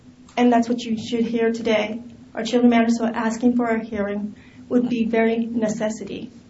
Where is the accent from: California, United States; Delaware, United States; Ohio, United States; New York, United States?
California, United States; I am from Merced County, and I have been doing investigations throughout the areas of the county and outside the county as well.